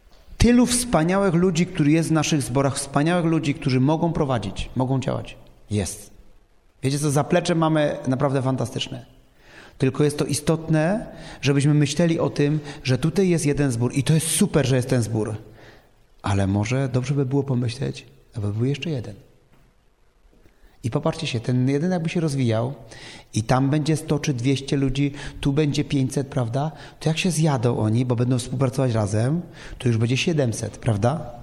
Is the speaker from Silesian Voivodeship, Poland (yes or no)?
yes; Katowice, Silesian Voivodeship, Poland; bo ja pochodzę z Katowic, ze zboru w ogóle się nawróciłem w Katowicach